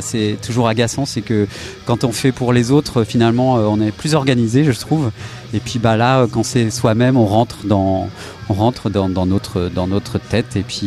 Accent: France; born there; mes parents sont des États-Unis. Donc, je suis né en France, mais mes parents sont américains. Donc, c'est mon pays aussi.

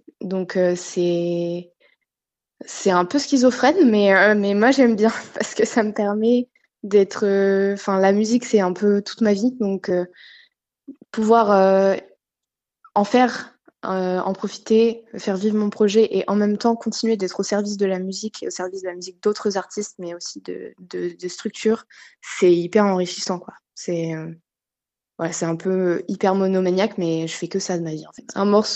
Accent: Évreux, Normandy, France; c'est vrai qu'à Évreux, c'est un peu mon terrier, quoi. C'est là où j'ai grandi.

